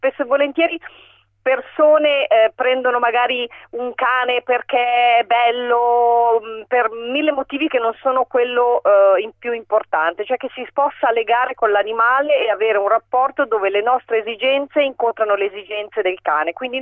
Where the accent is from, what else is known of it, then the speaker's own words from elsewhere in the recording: Milan, Lombardy, Italy; Abbiamo cominciato da Milano perché siamo milanesi